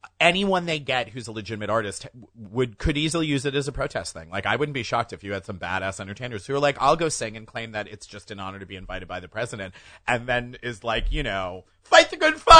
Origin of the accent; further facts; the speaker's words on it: New York, United States; listen, I'm a New Yorker. I lived through 9/11.